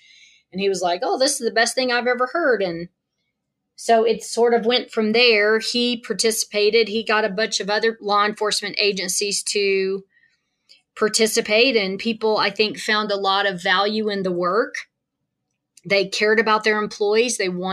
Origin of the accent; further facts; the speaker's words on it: Birmingham, Alabama, United States; Yeah, I am originally from Alabama. I grew up in Birmingham, went to Auburn University for my undergrad